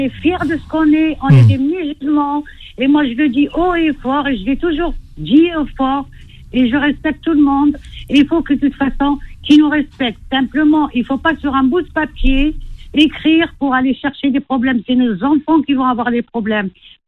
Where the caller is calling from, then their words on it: Pierrefitte-sur-Seine, Île-de-France, France; Je suis de Pierrefitte.